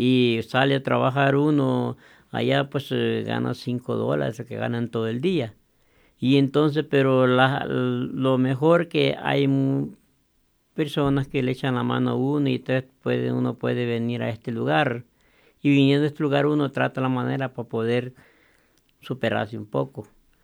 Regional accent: El Salvador; de veras somos latinos y soy salvadoreño, pues

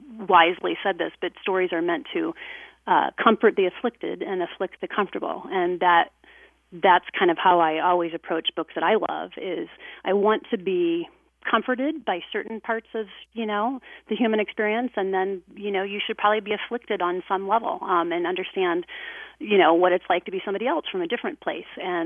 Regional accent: Iowa, United States; And my husband grew up in Des Moines, so we're both from Iowa.

